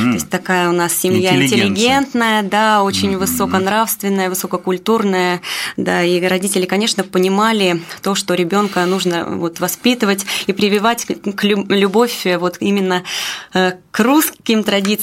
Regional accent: Tizhinsky, Kemerovo Oblast, Russia; Я родилась в маленькой сибирской глубинке, в поселке, который называется Тижинский.

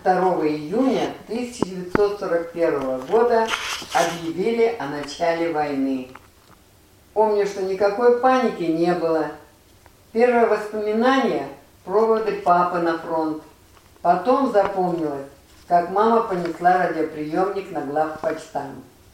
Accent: Novokuznetsk, Kemerovo Oblast, Russia; born there; родилась 4 апреля 1937 года в городе Сталинске, в сегодняшнем Новокузнецке.

